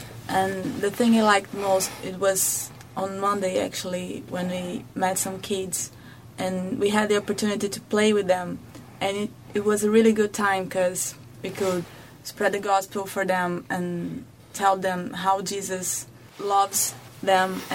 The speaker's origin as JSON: {"language": "English", "region": "Rio de Janeiro", "country": "Brazil", "second_language": "English", "said": "I'm from Brazil"}